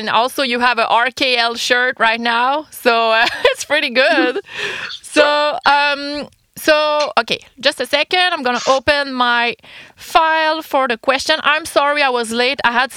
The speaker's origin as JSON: {"language": "English", "region": "Quebec", "country": "Canada", "said": "Canadian from Quebec, and I always ask this question to my guests"}